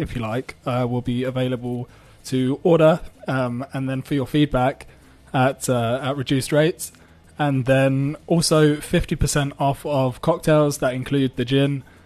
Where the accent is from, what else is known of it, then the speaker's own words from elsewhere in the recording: England, United Kingdom; I'm English, actually, so I don't know if I'm saying that right.